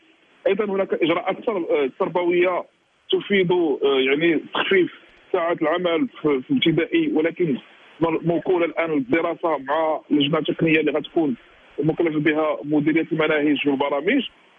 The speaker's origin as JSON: {"language": "Arabic", "country": "Morocco", "said": "حنا كنتمناو من كل قلوبنا حنا كمغاربه وكمواطنين"}